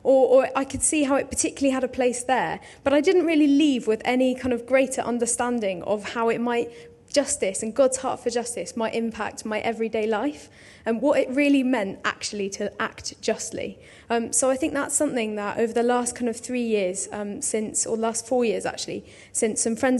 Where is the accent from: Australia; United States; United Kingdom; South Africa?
United Kingdom; Bristol, South West England; Okay, so I grew up in Bristol